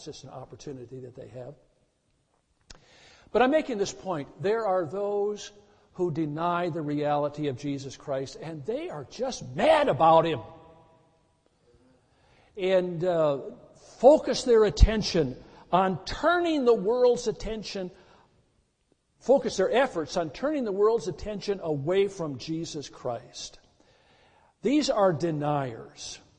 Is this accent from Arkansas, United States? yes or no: no; Wisconsin, United States; I'm sorry, I'm from Wisconsin too, but it's part of the heritage back there in the Midwest.